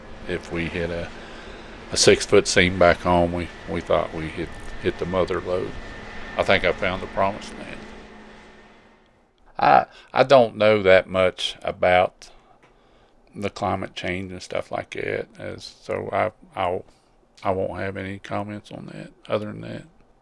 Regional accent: Anstey, West Virginia, United States; I'm from originally from Anstey, West Virginia. I grew up in the coal mining area in Fayette County. I'm a third generation coal miner.

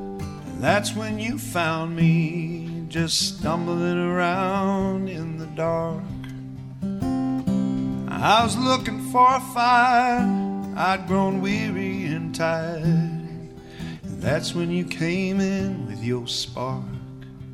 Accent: Iowa, United States; born there; my family, my dad's side, all farmed Ringgold County, and I was born in Ringgold County, Iowa.

